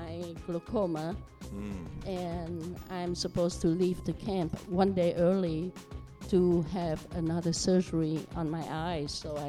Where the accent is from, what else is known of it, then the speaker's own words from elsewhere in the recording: Vietnam; first language Vietnamese; English is a second language; moved away; I originally came from Vietnam. And when I was in sixth grade, I learned French and English because I came from Vietnam.